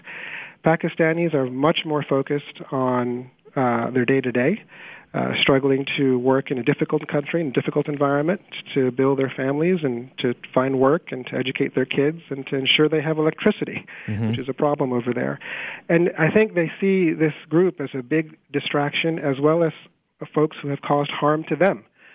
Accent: Ohio, United States; also born or lived in Illinois / Syracuse; born and raised here in Illinois and growing up in Ohio and Syracuse.

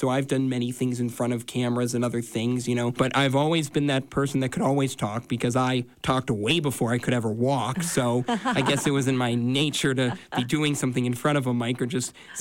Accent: Park City, Utah, United States; You know, it was really great because there's so many fun things to do, you know, ski. You know, Park City is unique

